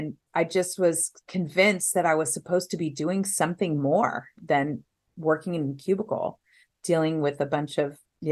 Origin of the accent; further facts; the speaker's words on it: Van Nuys, California, United States; born there; also born or lived in Orange County / Temecula / San Diego; But yeah, I was born in Van Nuys, California.